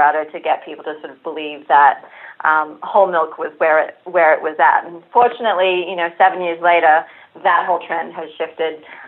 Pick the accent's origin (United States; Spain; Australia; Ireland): Australia; Queensland; which is in the southeastern part of Queensland, my home state.